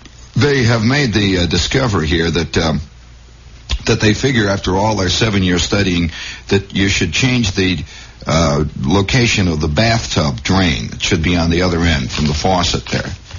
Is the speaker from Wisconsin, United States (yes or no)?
no; New Jersey, United States; I'm from New Jersey, and I'm proud about it, and I brag about it.